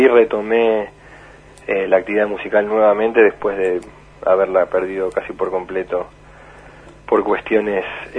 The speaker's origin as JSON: {"language": "Spanish", "town": "Comodoro Rivadavia", "region": "Chubut", "country": "Argentina", "tie": "born there", "lives_now": "Lago Puelo, Argentina", "said": "La Patagonia, o sea, yo soy nacido en Comodoro, ¿verdad?"}